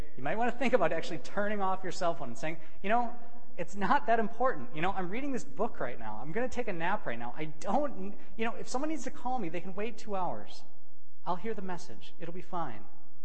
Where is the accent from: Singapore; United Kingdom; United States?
United States; Specifically, I'm an American, I like to go to McDonald's.